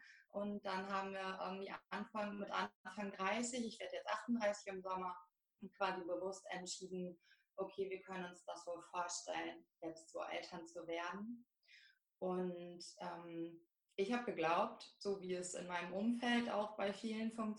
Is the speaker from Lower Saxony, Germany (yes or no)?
yes; Lower Saxony, Germany; ich bin 37 Jahre jung, ich komme aus dem Emsland.